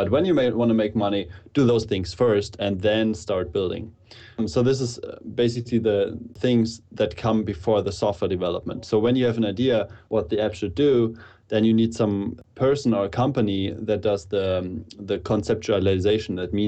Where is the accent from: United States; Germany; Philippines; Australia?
Germany; I'm from Germany.